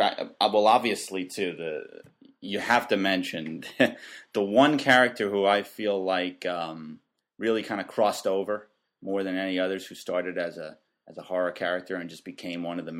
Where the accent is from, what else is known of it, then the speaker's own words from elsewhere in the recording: Brooklyn, New York, United States; I love the fact that Danny Ketch was from Brooklyn, because I was from Brooklyn.